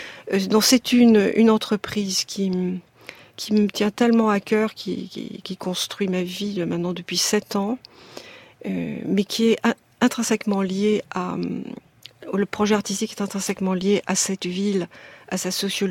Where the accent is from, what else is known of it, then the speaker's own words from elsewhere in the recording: Marseille, Provence-Alpes-Côte d'Azur, France; moved away as an adult; also born or lived in Paris; Et c'est quand je suis arrivée à 18 ans à Paris, que je quittais Marseille, que la notion de diversité